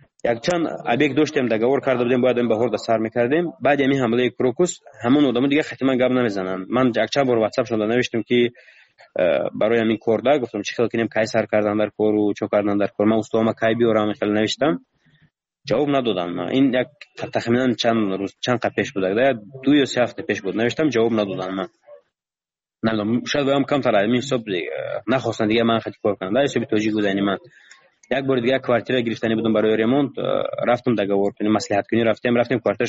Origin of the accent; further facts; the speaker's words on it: Tajikistan; من گفتم من تاجیکم گفتم از تاجیکستان